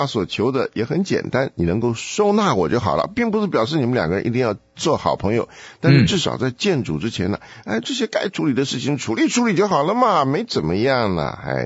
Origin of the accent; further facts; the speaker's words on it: China; 我们中国人比较明白的就是说啊，为人师表啊